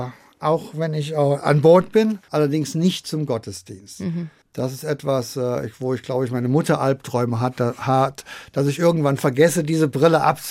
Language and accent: German; Bitburg, Rhineland-Palatinate, Germany; Ich bin ja aus Bitburg, Bitter in Bitt.